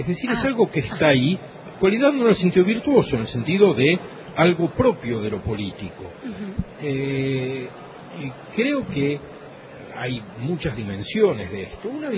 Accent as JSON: {"language": "Spanish", "country": "Argentina", "said": "nosotros como argentinos"}